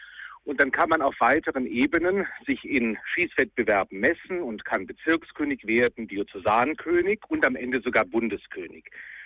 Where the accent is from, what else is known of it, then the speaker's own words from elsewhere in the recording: Neuss, North Rhine-Westphalia, Germany; born there; Ich komme ja gebürtig aus Neuss, ein großes Schützenfest.